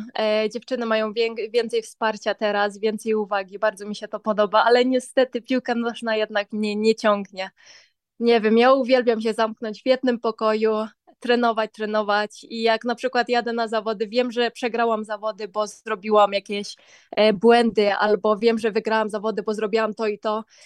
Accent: Boguchwała, Subcarpathian Voivodeship, Poland; Urodziłam się w Boguchwale, wychowałam się w Boguchwale, z 7 kilometrów do Rzeszowa.

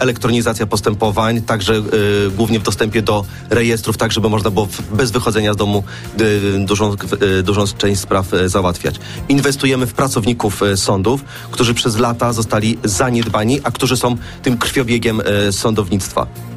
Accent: Toruń, Kuyavian-Pomeranian Voivodeship, Poland; now in Warsaw, Poland; No Toruń to jest moje ukochane rodzinne miasto. No serce moje bije po toruńsku.

